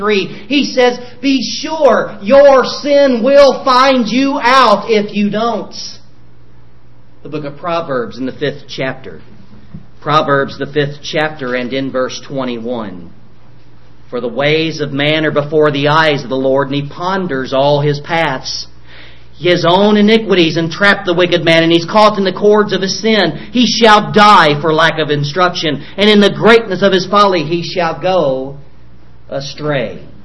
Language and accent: English; Louisville, Kentucky, United States; I grew up in Louisville.